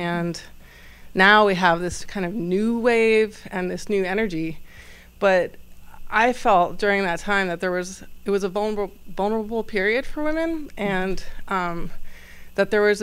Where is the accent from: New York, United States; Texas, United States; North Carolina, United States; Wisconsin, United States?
New York, United States; I grew up in New York.